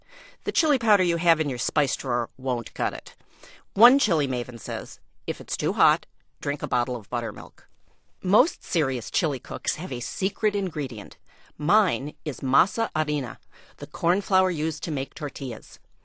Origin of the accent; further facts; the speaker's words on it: Midwest, United States; I grew up in the Midwest, and as far as I knew, chili con carne, that's Spanish for chili with meat, was a slightly soupy mixture of hamburger meat